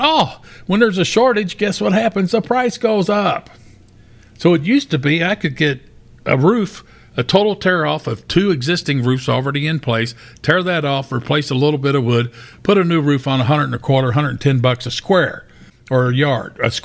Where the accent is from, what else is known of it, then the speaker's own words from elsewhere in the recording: Louisville, Kentucky, United States; In my hometown, Louisville, Kentucky, you cannot find a house for under $100,000.